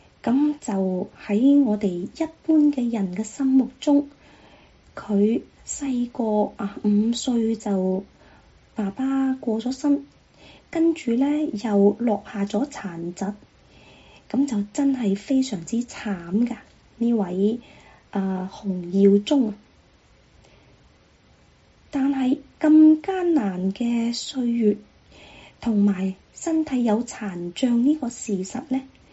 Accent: Guangdong, China; 就是我们广东人所说的驼背，

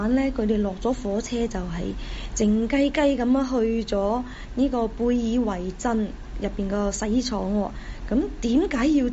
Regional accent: Guangzhou, Guangdong, China; 我哋細個喺中國嗰陣時，喺廣州甚至喺廣州啦，

